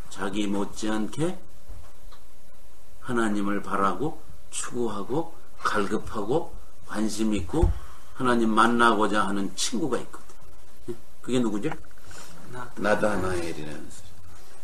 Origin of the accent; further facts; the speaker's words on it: Goesan, North Chungcheong, South Korea; born there; 나도 그런 데서 태어났지만 충청북도 괴산군 불정면 목도리 전기도 없었어요.